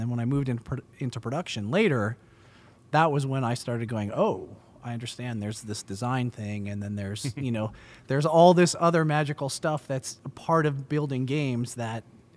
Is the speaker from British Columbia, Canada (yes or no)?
yes; Vancouver, British Columbia, Canada; I'm from Vancouver, BC, right. So I'm Canadian.